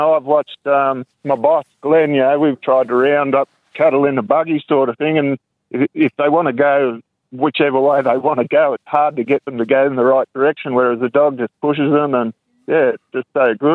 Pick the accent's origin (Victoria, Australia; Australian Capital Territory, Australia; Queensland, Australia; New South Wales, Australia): New South Wales, Australia; Cronulla; I was born and bred in Cronulla, and during the 70s and 80s, it was a great place to live. But, yeah, I moved up the North Coast, I think, in 83.